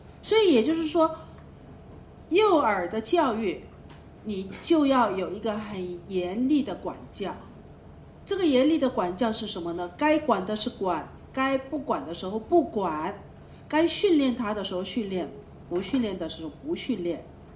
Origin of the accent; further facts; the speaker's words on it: China; 那我们中国人做父母的，我们常常忽略一个